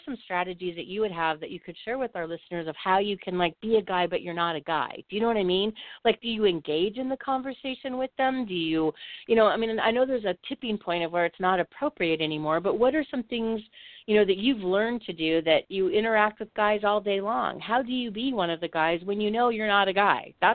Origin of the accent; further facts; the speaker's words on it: Midwest, United States; and I'm from the Midwest